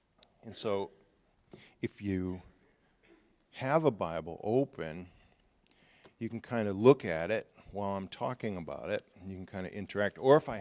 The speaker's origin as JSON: {"language": "English", "region": "Maine", "country": "United States", "tie": "born or raised there", "said": "When I was growing up in Maine, there was a lot of the environmental regulations we have today you didn't have back then."}